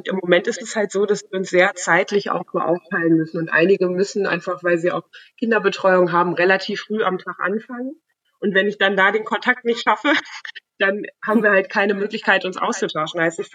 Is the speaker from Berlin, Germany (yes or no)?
no; North Rhine-Westphalia, Germany; born there; also born or lived in Bonn; Also ich bin am Rhein geboren, mit Blick auf den Rhein fast.